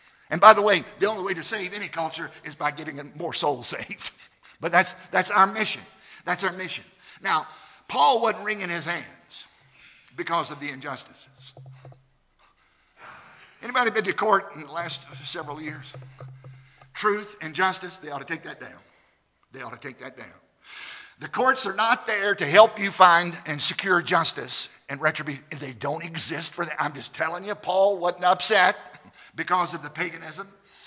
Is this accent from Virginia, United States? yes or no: yes; Virginia, United States; Now, I grew up in Southside, Virginia, which I don't think we have marijuana candy bars out there yet.